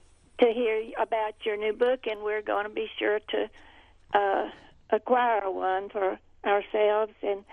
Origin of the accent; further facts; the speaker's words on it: Oxford, Mississippi, United States; born there; now in Tulsa, United States; I was born in Oxford at College Hospital in 1929.